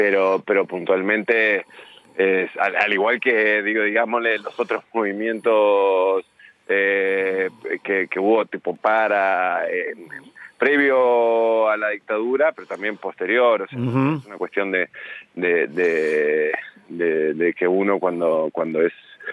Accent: Uruguay; born there; Yo nací en dictadura en el Uruguay.

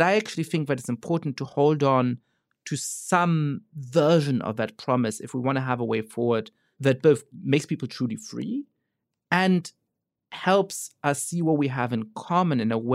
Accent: Germany; I grew up Jewish in Germany

